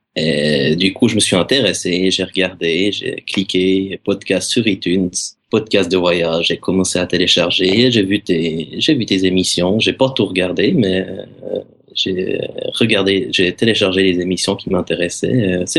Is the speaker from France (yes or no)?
no; Switzerland; bien que je viens de Suisse, que je suis habitué au froid